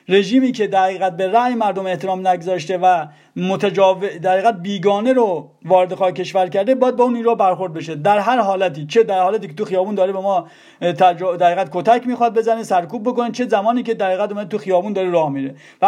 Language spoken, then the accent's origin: Persian; Iran